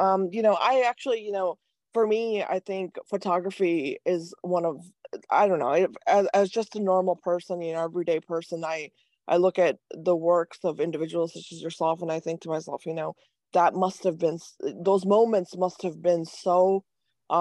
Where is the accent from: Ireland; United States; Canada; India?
India; born there; I was born in India. I was, educated internationally. I've never ever been just in America, right?